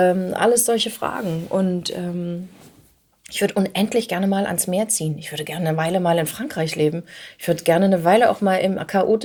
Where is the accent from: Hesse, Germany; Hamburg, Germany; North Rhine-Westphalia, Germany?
Hamburg, Germany; ich komme aus Hamburg.